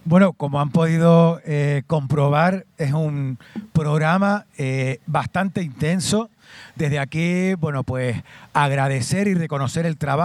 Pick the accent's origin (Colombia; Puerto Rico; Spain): Spain; Los Realejos, Canary Islands; Los que somos de Los Realejos nos acercamos y pasamos un buen ratito aquí en la zona comercial abierta de Realejo Alto.